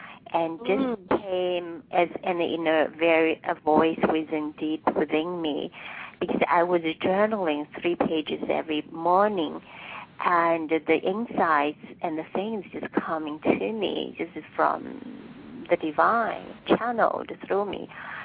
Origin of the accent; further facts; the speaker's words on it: China; English is a second language; moved away as an adult; I grew up in China. I came here when I was 20s. And English is my second language.